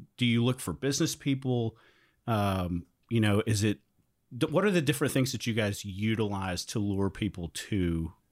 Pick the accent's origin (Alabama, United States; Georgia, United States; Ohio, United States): Georgia, United States; Gwinnett; I grew up in Gwinnett, so it's about between here and there. It's not quite halfway, but almost.